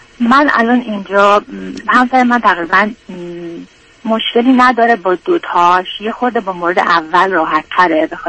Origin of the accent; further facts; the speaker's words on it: Iran; moved away; من 15 ساله خارج از ایران هستم ولی بله تقریبا 15 ساله.